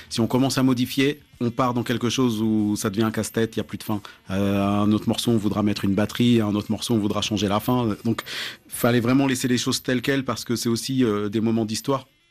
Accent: Blida, Blida Province, Algeria; also born or lived in Bab-el-Oued; now in France; je suis berbère. Ma mère voilà vient de Adrar, a grandi à Blida. Moi, je suis né à Bab-el-Oued et j'ai grandi à Blida aussi.

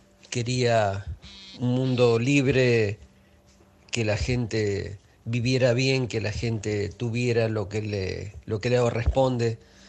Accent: Buenos Aires, Argentina; de Buenos Aires, Argentina.

